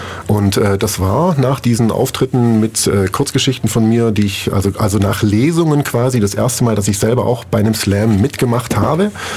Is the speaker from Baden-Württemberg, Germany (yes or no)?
yes; Biberach, Baden-Württemberg, Germany; ich habe meine Jugend in Biberach verbracht